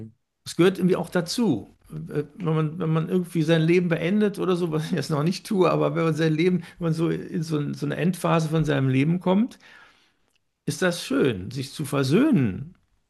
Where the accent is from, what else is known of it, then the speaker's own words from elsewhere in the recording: Cologne, North Rhine-Westphalia, Germany; Ich komme aus Köln.